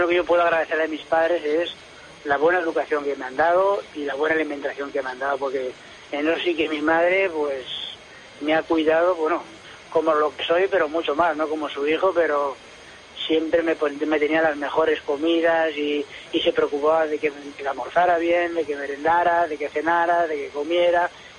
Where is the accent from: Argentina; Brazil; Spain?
Spain; L'Hospitalet de Llobregat, Catalonia; Yo soy de Hospitalet, de la barrera de San Josep